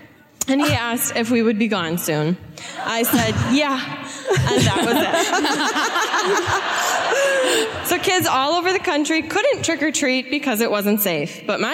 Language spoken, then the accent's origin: English; Wauwatosa, Wisconsin, United States; From Milwaukee, from Wauwatosa.